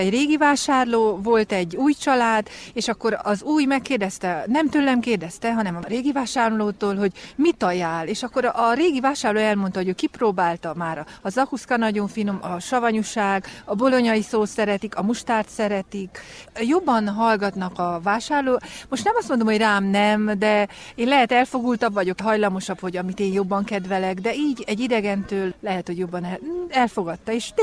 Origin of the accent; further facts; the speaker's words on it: Praid, Harghita, Romania; Parajdról jöttem.